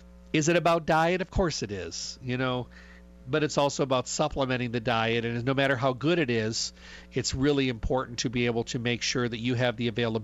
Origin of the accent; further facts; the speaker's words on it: Midwest, United States; because I was raised in the Midwest out in the country.